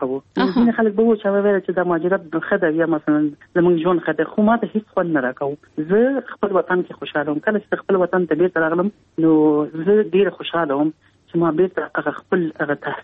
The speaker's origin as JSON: {"language": "Pashto", "region": "Kabul", "country": "Afghanistan", "tie": "born or raised there", "said": "ما زه په کابل کې پیدا یم."}